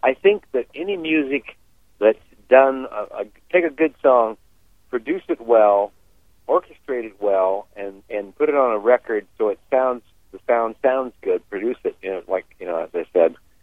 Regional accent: Pacific Northwest, United States; because I grew up in the Northwest, and I was always a very shy kid.

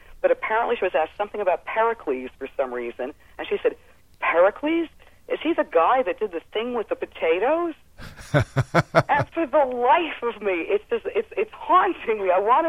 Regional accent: New York City, New York, United States; as a New Yorker especially

